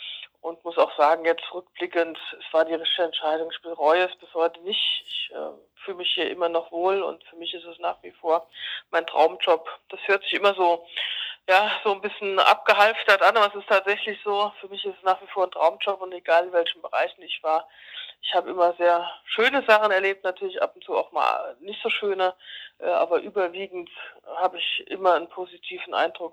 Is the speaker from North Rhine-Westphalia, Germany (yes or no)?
no; Saarland, Germany; born there; Nein, ich komme gebürtig eigentlich aus dem Saarland.